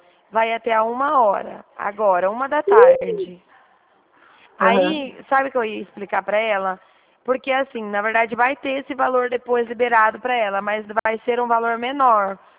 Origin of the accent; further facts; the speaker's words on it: Dracena, São Paulo, Brazil; Eu sou aqui de Dracena, perto de Prudente.